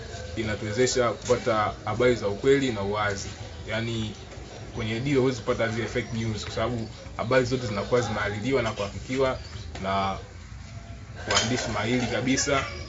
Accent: Masasi, Mtwara, Tanzania; natokea Masasi, Tanzania.

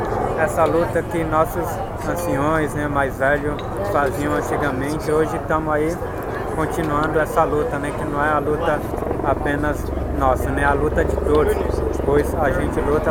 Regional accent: São Paulo, Brazil; Eu sou indígena do povo Guarani-Burá, eu sou de São Paulo, moro na aldeia Trucutu

